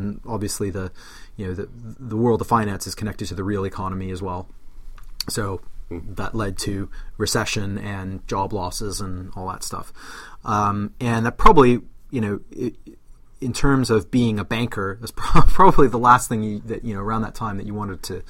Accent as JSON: {"language": "English", "country": "Canada", "tie": "born or raised there", "said": "I grew up in, I'm Canadian, grew up in Canada."}